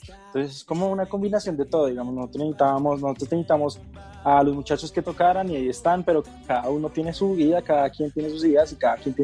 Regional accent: Colombia; nosotros como colombianos somos una mezcla de todo

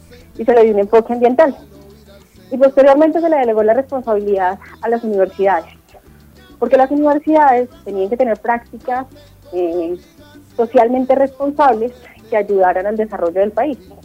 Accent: Colombia; para nosotros como ciudadanos, como colombianos.

